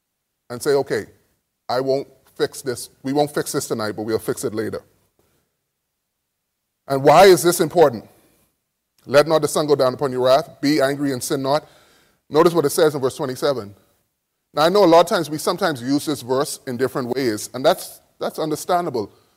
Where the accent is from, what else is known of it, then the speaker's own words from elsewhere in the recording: Bahamas; now in United States; So I'm from the Bahamas.